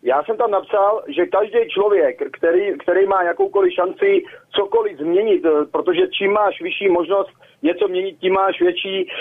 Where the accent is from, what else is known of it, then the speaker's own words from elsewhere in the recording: Pardubice, Pardubice Region, Czechia; To znamená, že chci říct, že tam třeba u nás v Pardubicích jsou kauzy, které jsou dneška nevyřešené